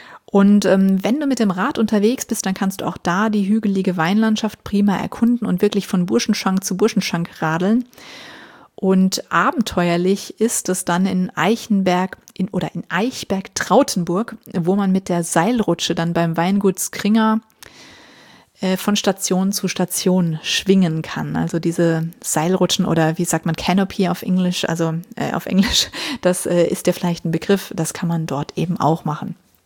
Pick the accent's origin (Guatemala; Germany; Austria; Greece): Germany; Rhineland-Palatinate; ich bin ja selbst in der Weinregion aufgewachsen, in der Pfalz